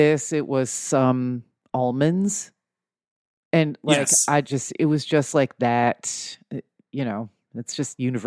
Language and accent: English; New Jersey, United States; Like, I'm from New Jersey, so I have a sort of parallel issue, but it's also like, well, I don't, like, New Jersey contains multitudes